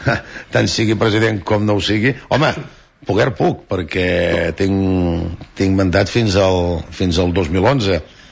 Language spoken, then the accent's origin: Catalan; Catalonia, Spain; per demostrar que som catalans hem de posar la senyera.